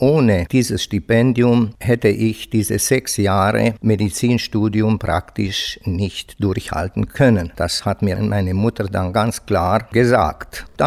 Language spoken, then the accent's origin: German; Comloșu Mare, Timiș County, Romania; als ich von meinem Heimatdorf Großkomloz nach Marienfeld in die Schule, die Klassen 5 bis 7, machen musste.